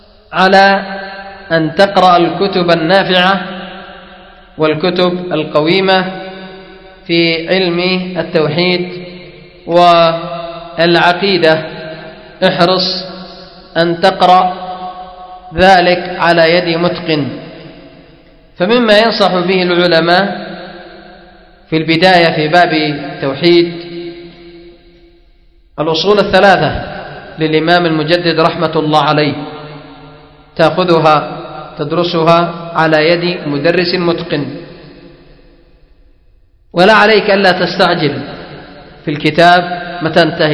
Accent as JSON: {"language": "Arabic", "country": "Yemen", "said": "عندنا في اليمن قراءة حفص عن عاصم"}